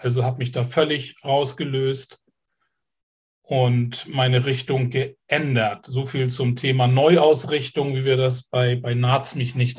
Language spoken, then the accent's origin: German; Kiel, Schleswig-Holstein, Germany; Ich bin Kieler